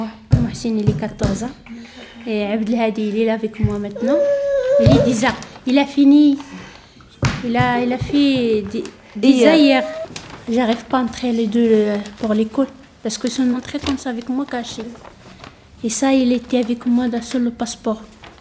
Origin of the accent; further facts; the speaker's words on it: Morocco; French is a second language; moved away as an adult; now in France; Avant, je venais de Maroc ici, 1999, le mois de mai, le premier du mois de mai. Je venais avec un visa. Je venais avec les gosses ici.